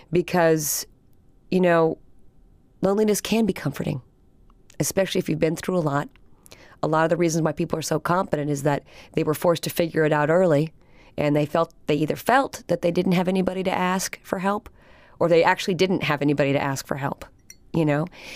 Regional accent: Alaska, United States; my growing up in Alaska and being so independent and knowing my own way was one of the greatest things that ever happened to me.

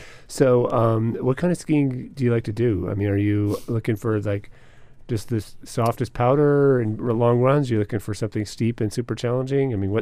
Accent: Alaska, United States; because I grew up in Alaska, and you were either a skier or a snow machine, or you were never involved.

